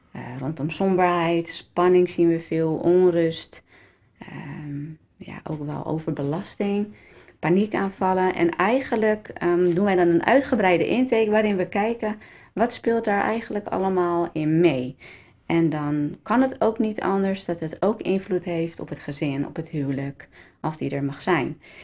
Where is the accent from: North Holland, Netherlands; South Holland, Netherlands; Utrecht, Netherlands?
South Holland, Netherlands; Lisse; kom uit Lissa, getrouwd, 3 jongens.